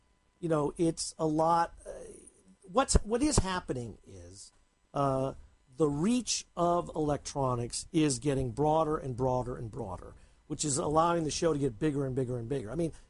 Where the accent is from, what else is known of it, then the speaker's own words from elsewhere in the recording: Chicago, Illinois, United States; I'm like, oh, really? I grew up in Chicago, too.